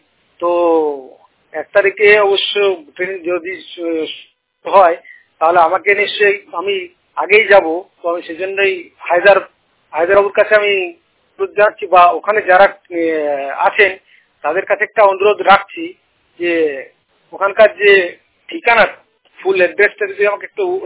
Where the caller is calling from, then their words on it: Bankura, West Bengal, India; আমি পশ্চিমবঙ্গের বাঁকুড়া জেলা থেকে … কথা বলছি।